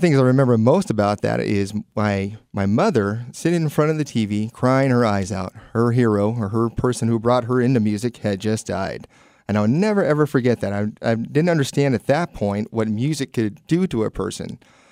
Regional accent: Carmichael, California, United States; Well, I'm from Carmichael.

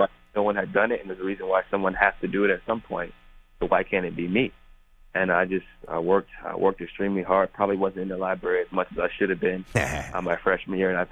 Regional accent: Canton, Ohio, United States; Growing up in Canton, Ohio, I spent a lot of time

